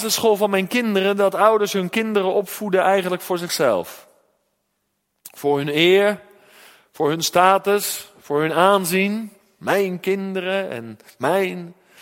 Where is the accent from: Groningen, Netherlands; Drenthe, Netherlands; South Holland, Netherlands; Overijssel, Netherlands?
South Holland, Netherlands; Ik ben in het Westland opgegroeid